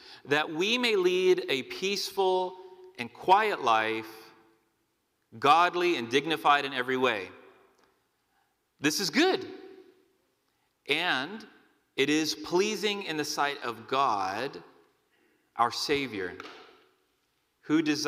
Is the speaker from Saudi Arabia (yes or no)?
yes; Saudi Arabia; English is a second language; I'm not from around here. I'm from the Kingdom of Saudi Arabia.